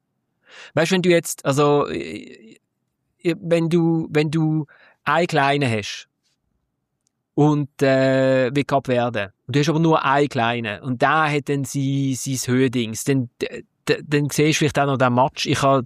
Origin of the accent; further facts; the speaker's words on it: Switzerland; Also als Schweizer, sie haben das gemacht, was man hätte machen müssen